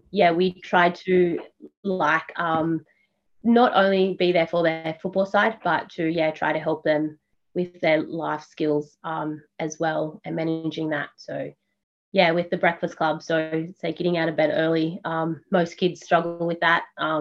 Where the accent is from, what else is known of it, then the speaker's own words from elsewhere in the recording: Dubbo, New South Wales, Australia; So I am a proud Wiradjuri woman. I was born and raised in Dubbo.